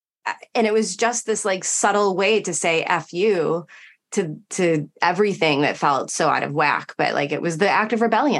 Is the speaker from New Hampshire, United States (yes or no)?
yes; New Hampshire, United States; born there; the reason my parents moved away from Michigan, I was born in New Hampshire